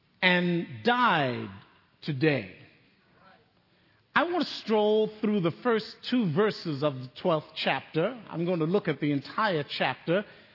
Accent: Bronx, New York, United States; I am from the Bronx, and I will take you out.

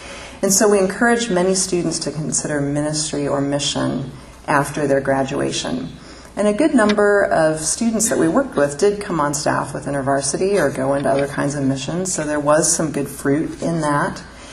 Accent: Columbus, Ohio, United States; So I grew up in Columbus, Ohio, and I've met a couple Buckeyes here, and so go Bucks.

